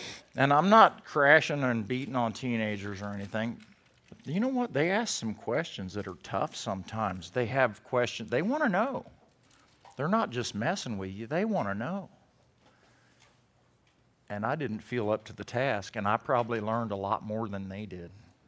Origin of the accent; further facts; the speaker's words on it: Texas, United States; When I was a kid growing up in Texas, I used to mess with armadillos because you can catch them.